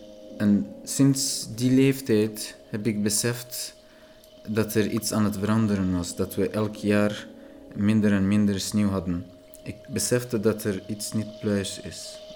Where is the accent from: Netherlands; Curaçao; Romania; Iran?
Iran; Dutch is a second language; Ik kom uit Iran. Iran is een heel groot en schoon land in het Midden-Oosten. En met een heel lange geschiedenis.